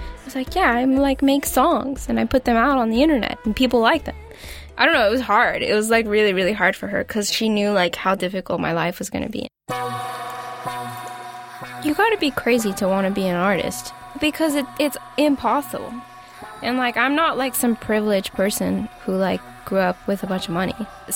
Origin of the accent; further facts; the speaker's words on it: Los Angeles, California, United States; I'm from Los Angeles, and I'm a first generation American. Both of my parents are from Honduras. My parents came to the U.S. about 30 years ago.